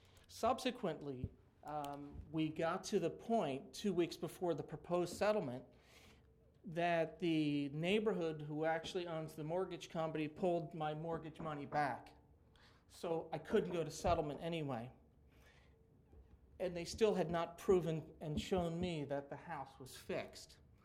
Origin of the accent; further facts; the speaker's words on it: Long Neck, Delaware, United States; I'm from the Long Neck area